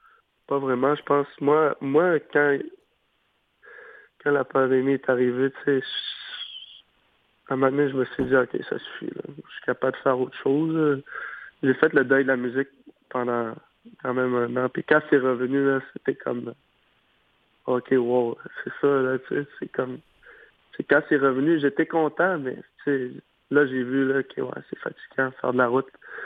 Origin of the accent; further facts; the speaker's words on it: Uashat, Quebec, Canada; je viens de Ouachat. Je viens de la communauté de Ouachat, dans le fond